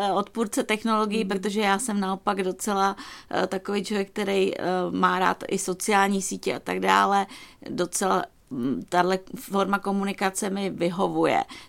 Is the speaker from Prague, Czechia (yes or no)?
yes; Prague, Czechia; protože já jsem z Prahy a takže mám takovej ten slang.